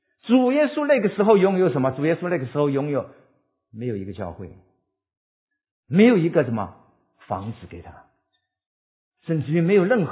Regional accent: China; 犹太人跟我们中国人一样，离开世界之前所讲的话语都是很重要的。

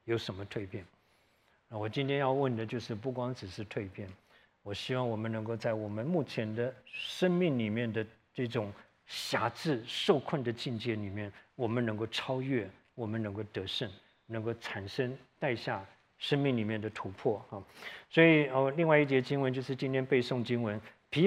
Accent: Taiwan; also born or lived in Tainan; 我小的时候在台湾，我们那时候很小很小，住在眷村，那时候很穷哈，不像现在，家里面家电是每一个家都有的。我们那时候，搬到台南以后，那是我小的时候已经11岁了

